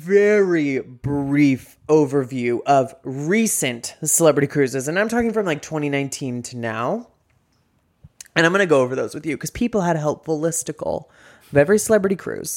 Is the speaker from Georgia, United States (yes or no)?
no; San Diego, California, United States; I know exactly what that was because, in case you guys forgot, I'm from San Diego.